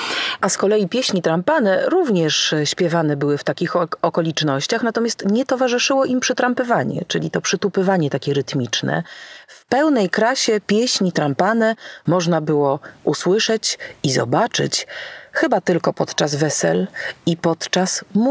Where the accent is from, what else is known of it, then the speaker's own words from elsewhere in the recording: Warsaw, Masovian Voivodeship, Poland; Urodziłam się i mieszkam w Warszawie, ale od przeszło 7 lat jeżdżę na Kurpie Zielone do wsi Bandysie